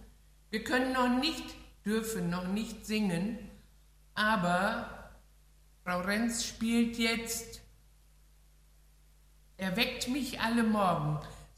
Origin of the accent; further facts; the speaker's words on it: Backemoor, Lower Saxony, Germany; now in Schüttorf, Germany; Ich bin aber Ostfriese, bin in Backemoor aufgewachsen.